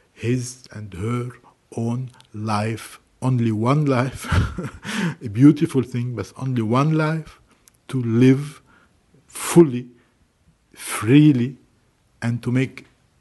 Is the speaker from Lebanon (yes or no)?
yes; Lebanon; moved away; I come from Lebanon, which means that I come from a society where there are people from different backgrounds, but in a society which has known very violent conflicts. I had to leave my country